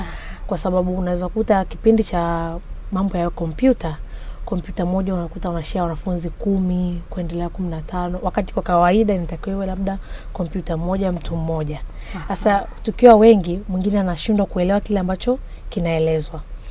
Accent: Same, Kilimanjaro, Tanzania; natokea Tanzania, Kilimanjaro, lakini mimi ni mzaliwa wa Same.

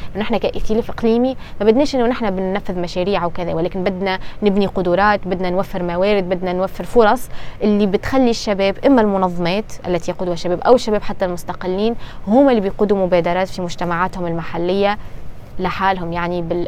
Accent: Tunisia; كتونسية، لأنه تونس يعني معتبرة أيضا كبلد ترانزيت

